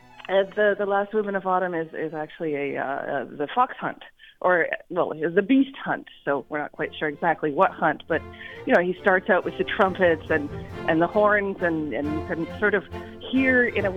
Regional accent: Canada; now in New York City, United States; And I'm originally Canadian. I'm now based in New York City.

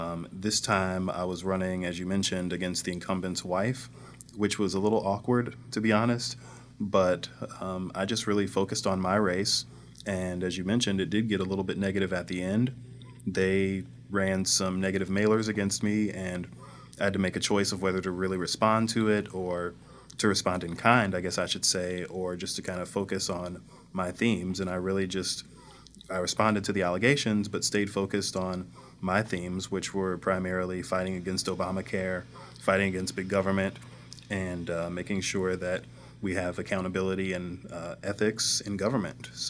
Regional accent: Northwoods, Missouri, United States; I grew up in North St. Louis County

